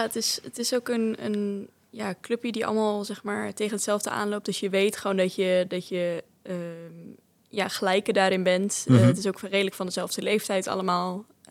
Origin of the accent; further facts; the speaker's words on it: Groenlo, Gelderland, Netherlands; Ja, het zit in Winterswijk en ik kom uit Groenlo.